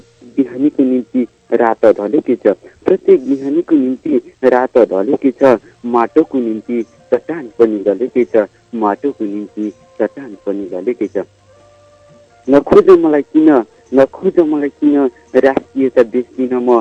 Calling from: Bhojpur, Koshi Province, Nepal; हजुर म भोजपुरकोटबाट

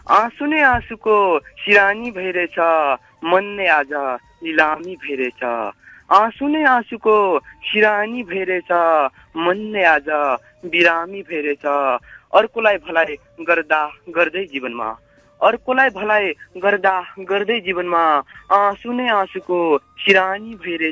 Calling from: Salyan, Karnali Province, Nepal; हजुर म सल्यानदेखि …

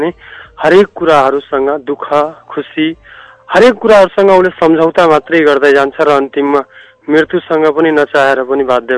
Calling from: Lumbini Province, Nepal; म बर्दियाबाट

